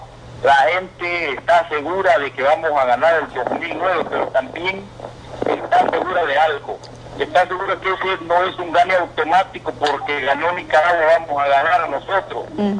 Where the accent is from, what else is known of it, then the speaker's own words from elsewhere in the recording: El Salvador; los agradecidos somos aquí los salvadoreños por la oportunidad de poder llegar desde aquí, desde este país tan chiquitito